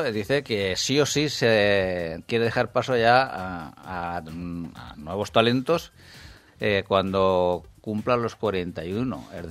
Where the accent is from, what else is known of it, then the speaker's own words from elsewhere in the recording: Spain; como español